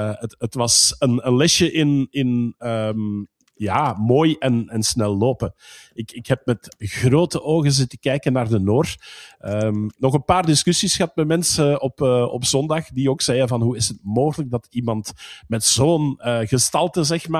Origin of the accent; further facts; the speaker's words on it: Belgium; ik ben Belg.